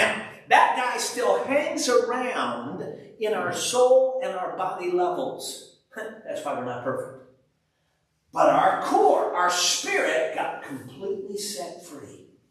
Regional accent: Chicago, Illinois, United States; I grew up in Chicago. I'm a city kid. I don't know how to deal with this country stuff.

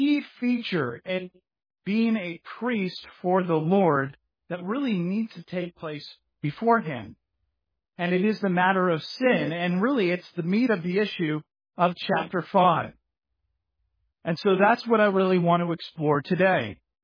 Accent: Pottstown, Pennsylvania, United States; I actually want to specifically speak about my hometown

